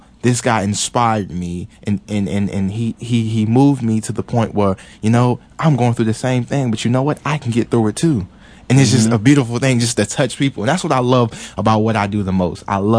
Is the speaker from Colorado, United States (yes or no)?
no; Mooresville, North Carolina, United States; I was born in Mooresville. I was raised in Mooresville. I was born at Duke Hospital in Durham. Mm-hmm. So, you know, just to be a country boy, I had a potbelly stove, a clothesline, and a wash tub to wash clothes.